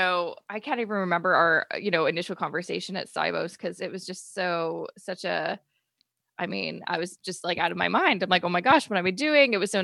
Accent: Canada; which is fine because I'm Canadian and all credit cards have

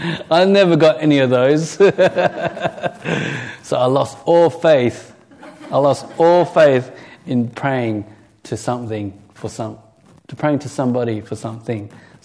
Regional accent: Australia; I grew up in Australia. I'm very Aussie, but at the same time, I think what has transferred through just growing up with an Asian family

